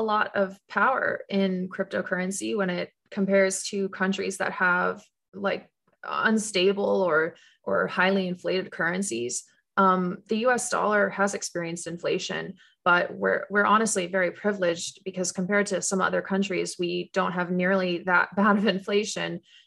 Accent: Canada; now in United States; I grew up in Canada, and our dollar does not go as far as the US dollar

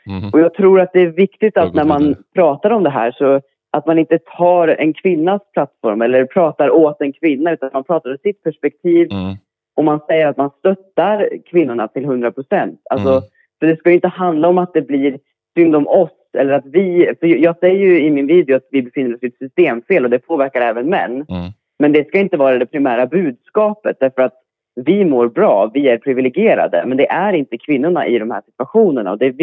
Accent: Dalarna County, Sweden; now in Stockholm, Sweden; Ja, jag kommer från Dalarna.

